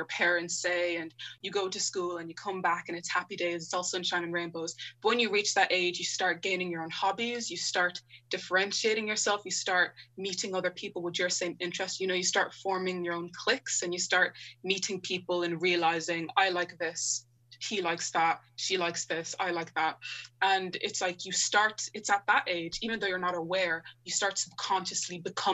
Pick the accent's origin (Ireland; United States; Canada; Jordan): Ireland; I don't need to separate, you know, my African culture from being born and raised in Ireland.